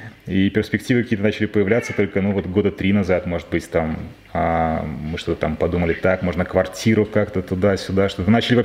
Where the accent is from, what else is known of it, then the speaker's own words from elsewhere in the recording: Minsk, Belarus; Я из Минска.